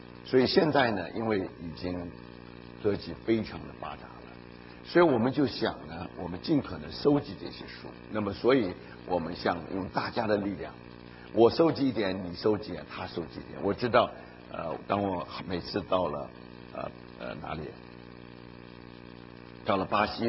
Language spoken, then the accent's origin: Chinese; Taiwan; 因为我们在远东长大的，尤其是台湾长大的